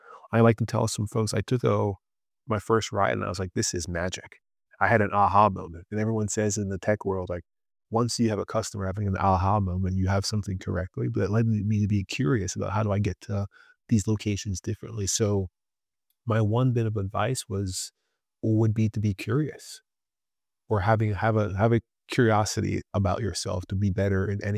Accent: Orlando, Florida, United States; one of Coach Bobby's good friends was the coach at South Florida, and I grew up in Orlando.

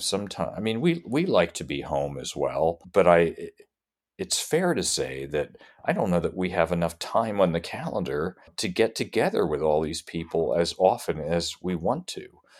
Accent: Northeast, United States; the one thing that has been so nice for us is that we came from the Northeast

